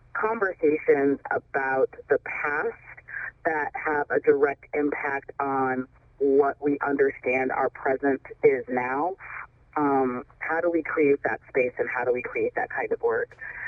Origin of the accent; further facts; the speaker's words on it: Omaha, Nebraska, United States; We moved here when I was about 7 years old, and I grew up in North Omaha.